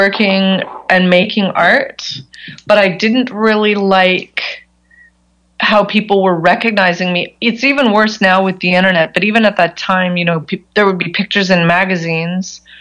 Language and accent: English; Canada; because I'm nobody from Canada, right?